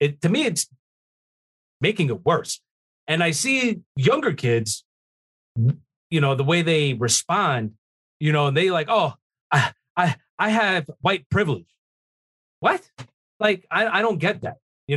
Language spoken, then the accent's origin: English; New York, United States; I didn't even think about that growing up in New York.